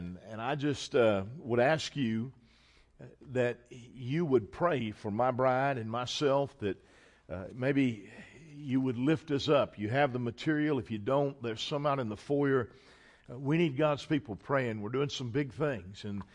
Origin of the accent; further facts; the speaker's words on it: United States; I was not raised in some foreign country. I was not raised in some pagan land. I was raised right here in the United States of America